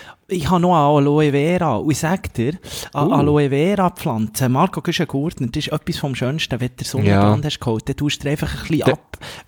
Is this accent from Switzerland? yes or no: yes; Locarno, Ticino, Switzerland; In meinem Heimatort rede ich dann zu dir mit einem schönen Ballöndli, Rosé oder Weisse in Locarno